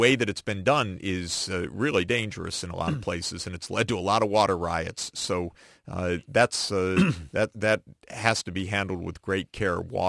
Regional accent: United States; I'm an American in a time when, in a lot of places in the world, Americans are not too welcomed.

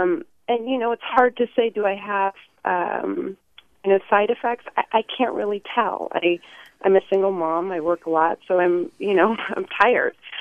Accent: Berkeley, California, United States; I'm a 36-year-old female. I have a healthy lifestyle. I grew up in Berkeley

